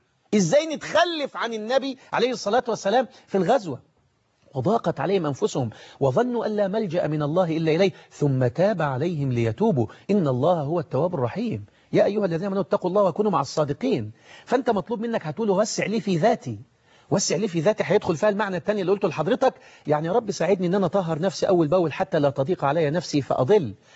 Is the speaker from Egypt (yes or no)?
yes; Egypt; زي الناس ما بيقولوا عندنا في مصر كده